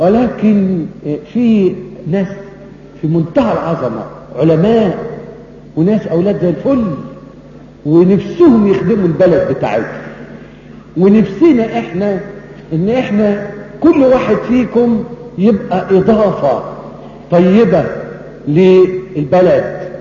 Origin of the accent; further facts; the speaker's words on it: Egypt; وانا عشت وانا صغير متمتع بمصر دي متعة لا تتصوروها